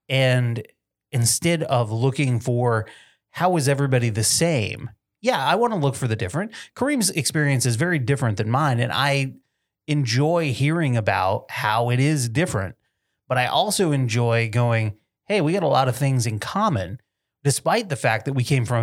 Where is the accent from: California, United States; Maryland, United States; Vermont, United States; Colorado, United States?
Vermont, United States; I'm from Vermont. Nothing but white people.